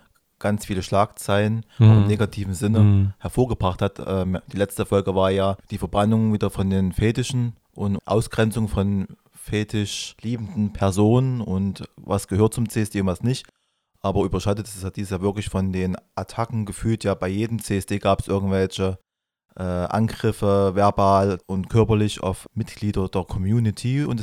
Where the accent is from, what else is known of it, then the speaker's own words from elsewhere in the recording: Riesa, Saxony, Germany; Zum Beispiel, ich komme ja aus der Nähe von Riesa.